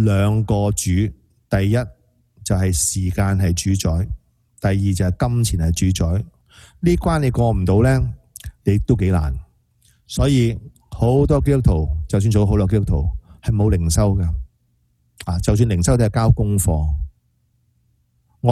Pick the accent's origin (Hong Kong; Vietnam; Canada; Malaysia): Hong Kong; 我们作为香港人呢，就对这个主权移交就很敏感。